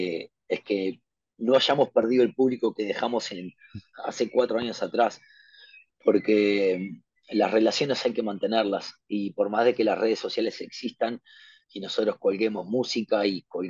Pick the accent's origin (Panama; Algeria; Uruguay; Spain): Uruguay; A nosotros, al Uruguay, siempre le costó asomar la cabeza entre dos monstruos como Argentina y Brasil. En los 90, MTV no nos daba bola a los músicos uruguayos.